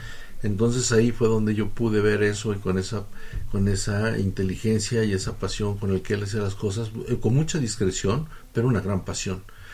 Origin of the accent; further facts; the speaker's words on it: Chilapa, Guerrero, Mexico; yo soy de Chilapa, Guerrero, él es de Tixla.